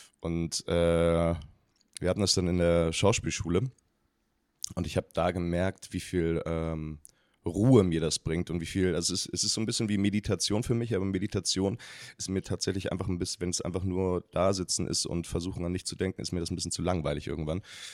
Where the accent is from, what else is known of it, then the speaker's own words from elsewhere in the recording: Salzhausen, Lower Saxony, Germany; moved away as an adult; also born or lived in Lüneburg; now in Berlin, Germany; Ich komme aus der Lüneburger Heide, da bin ich geboren, in Lüneburg. Und bin da in einem Dorf aufgewachsen, in Salzhausen. Und bin mit 18 nach Berlin gezogen